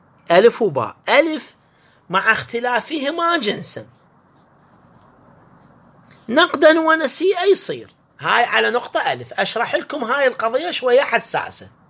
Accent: Iraq; العراق يراد منها الدولار. من نقول ورقة إشارة إلى المئة دولار، لأن الأخوة اللي في الخليج ما يعرفون هاي لهجتنا.

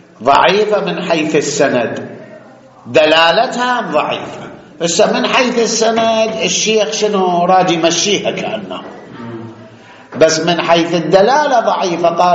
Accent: Iraq; شلون عندنا بالعراق عين التمر

